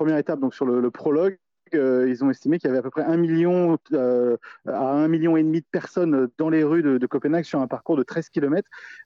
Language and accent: French; France; c'est vraiment beau à voir hein, quand on est français, de voir que c'est un produit qui s'exporte.